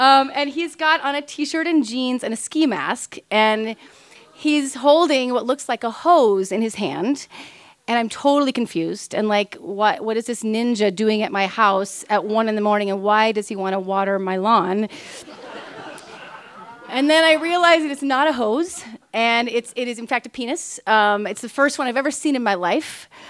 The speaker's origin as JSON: {"language": "English", "region": "Kansas", "country": "United States", "said": "She was from Kansas. We're from Kansas. I mean, we don't know these things."}